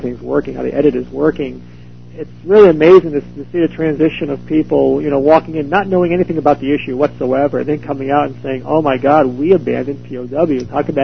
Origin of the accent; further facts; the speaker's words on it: Connecticut, United States; is actually from my hometown back in Connecticut, a little town.